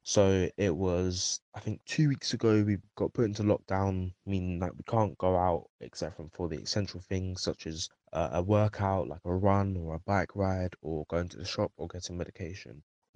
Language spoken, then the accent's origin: English; South East England, United Kingdom; I'm 17 years old and I'm from Kent in England.